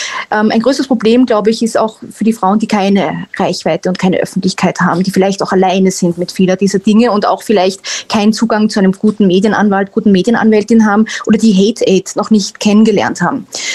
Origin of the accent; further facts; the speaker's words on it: Austria; Ich komme eben aus Österreich und das Interessante ist, Österreich und Deutschland sind sich recht ähnlich.